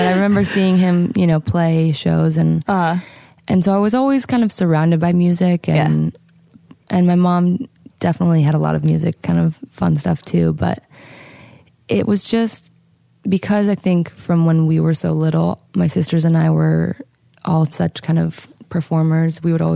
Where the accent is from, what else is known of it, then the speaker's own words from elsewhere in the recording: Idaho, United States; when I was growing up in Idaho, I was a part of a music conservatory. And, you know, when you're growing up in a small town like